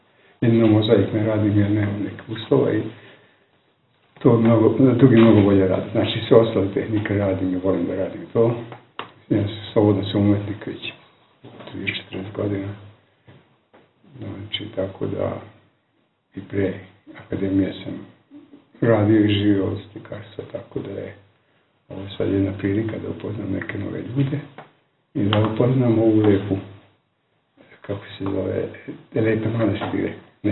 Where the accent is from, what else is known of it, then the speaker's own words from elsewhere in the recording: Vojvodina, Serbia; now in Novi Sad, Serbia; iz Novog Sada, a Veternika, to je pregrađe Novog Sada. Inače sam rodom iz Trčija, starog, 50 km od Novog Sada, ali 25 godina živim tamo.